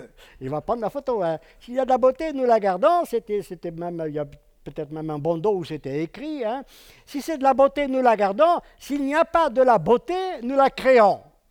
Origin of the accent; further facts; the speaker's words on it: Algeria; born there; Vous savez que je suis né en Algérie, de l'autre côté de la Méditerranée. C'était en Algérie, donc c'était à l'époque de l'Algérie française